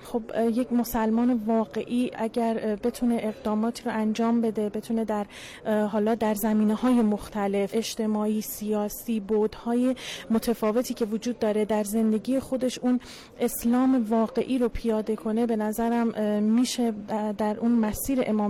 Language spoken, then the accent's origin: Persian; Tehran, Tehran Province, Iran; من از تهران اومدم.